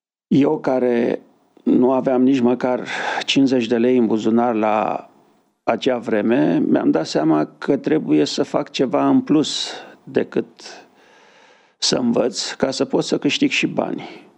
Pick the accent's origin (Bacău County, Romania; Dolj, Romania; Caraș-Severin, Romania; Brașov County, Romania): Bacău County, Romania; Bacău; Eu provin din Bacău. M-am născut și am copilărit. Școala generală și liceul le-am făcut în Bacău.